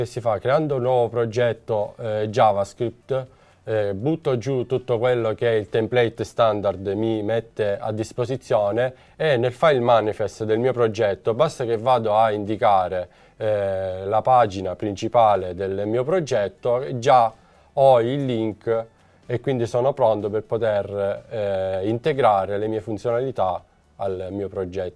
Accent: Catania, Sicily, Italy; vengo da Catania

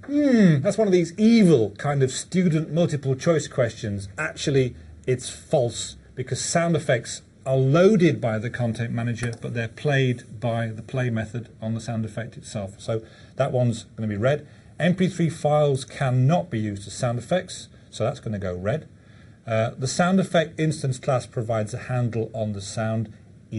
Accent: England, United Kingdom; It's a bit like being an English footballer. We invent the game, okay? We then send it to the world, and they come back and they beat us at it.

